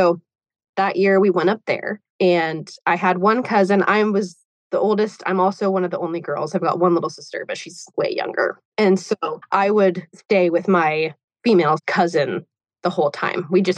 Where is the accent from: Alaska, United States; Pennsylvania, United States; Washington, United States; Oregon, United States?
Washington, United States; So I'm from Washington State. I'm like 30 minutes north of Portland.